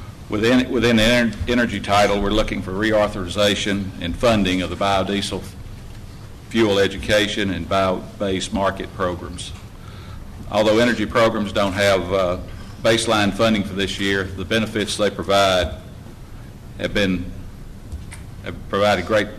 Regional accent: Canton, Mississippi, United States; from Canton, Mississippi. I'm a fourth-generation corn and soybean farmer

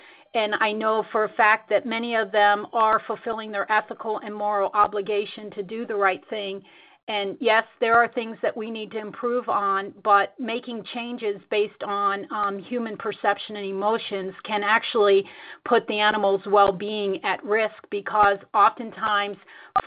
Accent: Texas, United States; You know, being in Illinois, I grew up in Texas, but being in Illinois, it's very different for me

